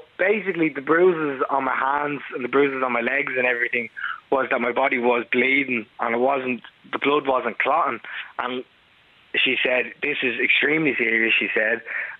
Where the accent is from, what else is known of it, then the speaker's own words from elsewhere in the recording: Walkinstown, Leinster, Ireland; I'm 24 and I'm from Walkinstown.